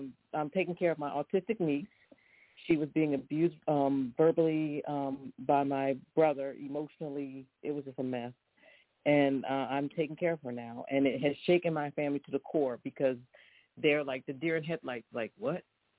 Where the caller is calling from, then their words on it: Philadelphia, Pennsylvania, United States; calling from Philadelphia.